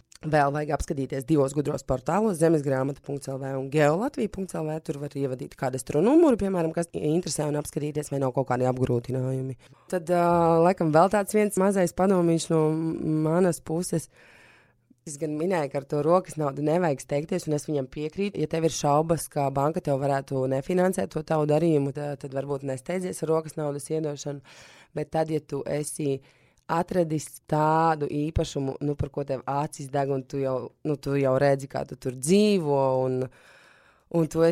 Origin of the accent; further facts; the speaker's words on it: Balvi, Balvi Municipality, Latvia; Mēs esam no Balviem, no Latgales puses